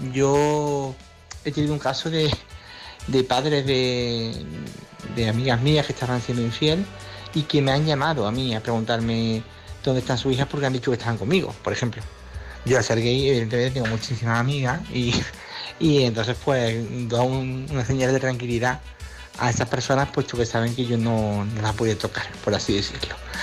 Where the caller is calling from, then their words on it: Córdoba, Andalusia, Spain; de Córdoba.